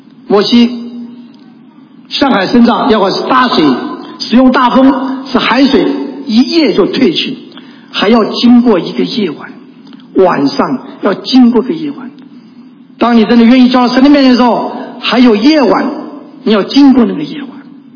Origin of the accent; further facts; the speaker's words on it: Taiwan; 我们从台湾来，台湾最近常有台风